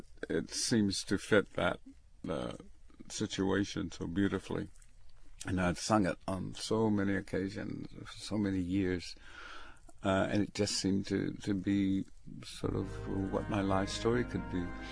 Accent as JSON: {"language": "English", "region": "California", "country": "United States", "tie": "born or raised there", "said": "the whole ambience of the song was exactly my feelings and the way I grew up in the San Francisco area."}